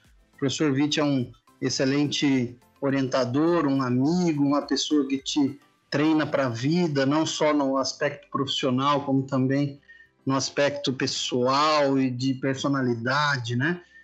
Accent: São Paulo, Brazil; Eu sou paulista, paulistano e são paulino, né, um menino da cidade grande, né? Mas sempre com muito contato com o agro, né?

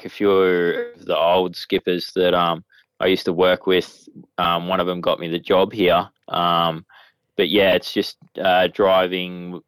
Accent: Bacchus Marsh, Victoria, Australia; now in Cairns, Australia; But yeah, I grew up in Bacchus Marsh, just out of Melbourne, and my family's still there.

